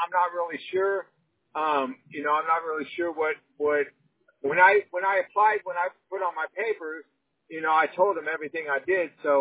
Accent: California, United States; I came from California

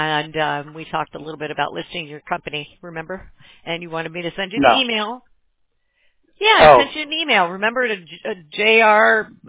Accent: Quebec City, Quebec, Canada; I'm originally from Quebec City, Canada, so I'm French too. I'm French Canadian.

